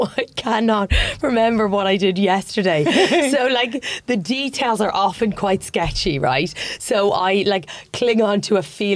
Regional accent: Ireland; as an Irish, as a young woman who felt kind of suffocated, I suppose, by being in a small town

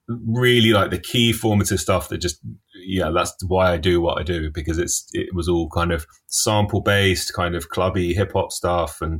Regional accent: Finchley, London, United Kingdom; because I grew up in Finchley in North London

